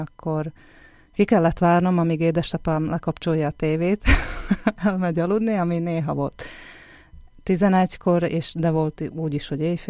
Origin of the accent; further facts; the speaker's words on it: Dvory nad Žitavou, Nitra Region, Slovakia; also born or lived in Nové Zámky; now in Bratislava, Slovakia; Hát én Érsekújvárot születtem, Udvardon élek, éltem, most már Pozsonyban lakom.